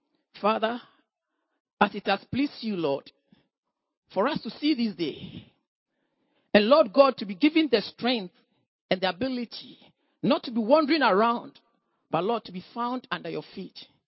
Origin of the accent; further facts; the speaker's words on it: Ghana; I'm a Ghanaian. I'm from Ghana.